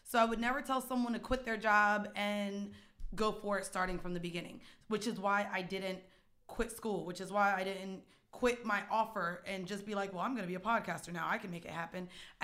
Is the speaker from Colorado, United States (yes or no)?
no; Florida, United States; I went to a city university. I went to Lehman. Didn't know about it. I'm from Florida.